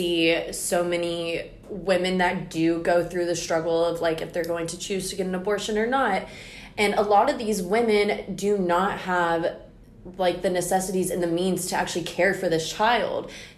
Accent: United States; And I love America. You know, I love being an American.

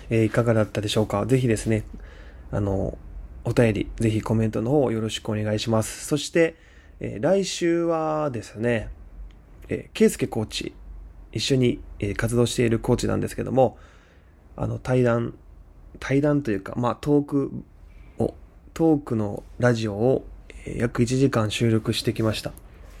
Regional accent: Osaka, Japan; 大阪ね、やっぱ、いいですね。地元に帰ってきたなっていう感じはするんですけど

